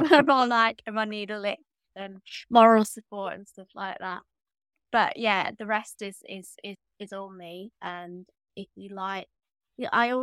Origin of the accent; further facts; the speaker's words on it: Derby, East Midlands, United Kingdom; And I'm from Derby and East Midlands, and some of my work sort of references that.